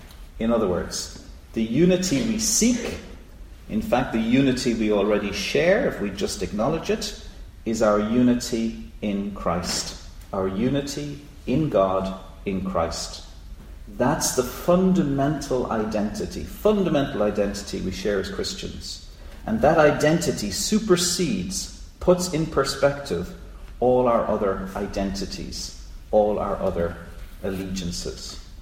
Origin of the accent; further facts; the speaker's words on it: Ireland; As I say, I'm from Ireland, we know about these things.